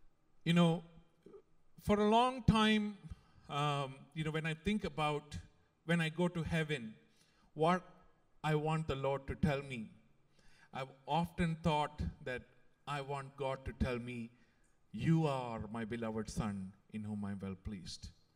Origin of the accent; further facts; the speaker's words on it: India; Since we grew up in India